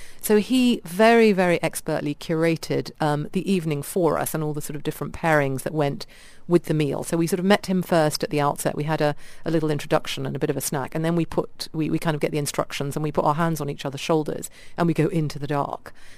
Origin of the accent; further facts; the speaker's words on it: India; I mean, I'm Indian. Probably people can't hear that from my voice.